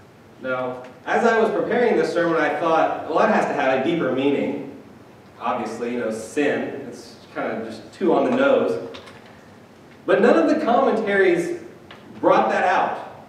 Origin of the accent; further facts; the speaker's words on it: Midwest, United States; Now, growing up in the Midwest, when I think about wilderness, my mind goes to deep woods, right?